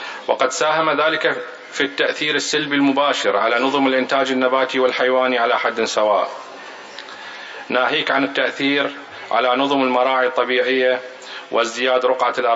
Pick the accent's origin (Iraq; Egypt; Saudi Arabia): Iraq; يشرفني أن أكون بينكم اليوم ممثلا عن بلدي العراق